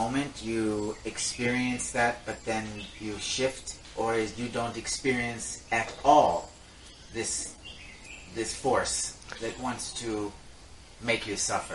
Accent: California, United States; English is a second language; California.

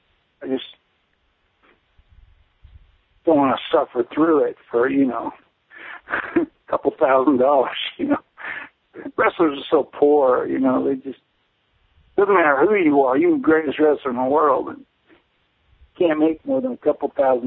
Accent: Palo Alto, California, United States; I realized Facebook is actually based in my hometown of Palo Alto.

